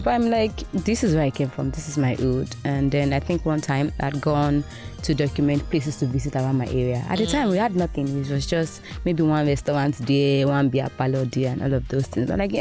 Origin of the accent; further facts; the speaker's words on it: Abeokuta, Ogun, Nigeria; I mean, I'm from Ogun State, Abeokuta to be precise